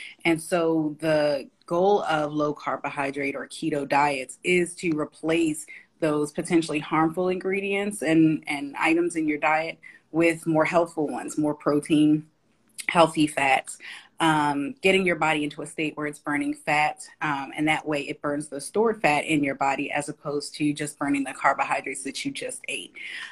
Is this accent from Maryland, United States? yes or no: yes; Baltimore, Maryland, United States; I'm from Baltimore, Maryland.